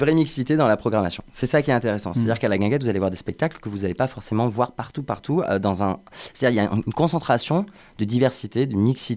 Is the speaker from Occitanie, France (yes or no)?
yes; Montpellier, Occitanie, France; also born or lived in Paris; je suis né ici, je suis né à Montpellier, mes parents sont montpelliérains, je suis un vrai de vrai. Et pour le coup, j'ai passé 20 ans à Paris